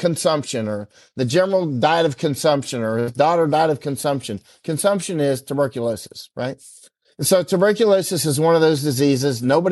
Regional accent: Winter Haven, Florida, United States; You know, I grew up in Winter Haven, Florida, which is like the one of the most lightning places in the world, actually, believe it or not.

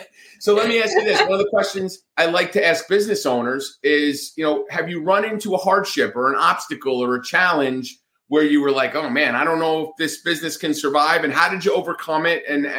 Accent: Northeast, United States; I grew up in the Northeast, if you haven't picked up on that, but I was always a Braves fan.

